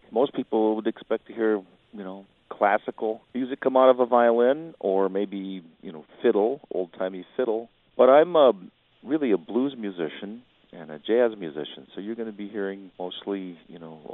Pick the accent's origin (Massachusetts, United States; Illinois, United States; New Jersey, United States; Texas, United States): Illinois, United States; Rockford; I grew up in Rockford, Illinois.